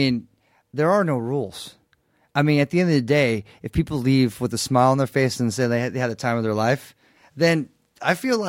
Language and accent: English; São Paulo, Brazil; And I came from Sao Paulo